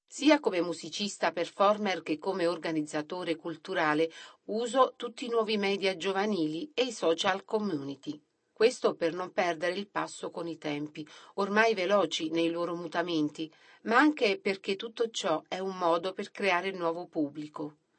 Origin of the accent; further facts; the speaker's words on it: Sant'Arcangelo, Basilicata, Italy; mi portò con sé dal mio paese d'origine, Sant'Arcangelo, ad assistere ad un concerto